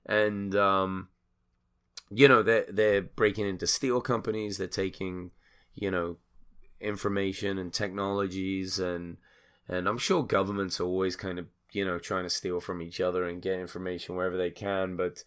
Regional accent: England, United Kingdom; now in United States; I'm obviously an immigrant. I'm English. I came here.

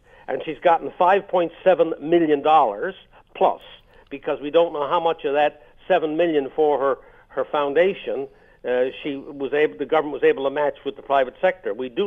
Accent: Canada; I'm insulted as a Canadian. I'm insulted as a citizen. I'm insulted as a taxpayer

